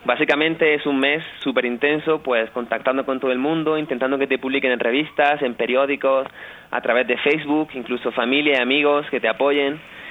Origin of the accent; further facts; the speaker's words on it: Spain; habréis notado por mi acento, yo soy español.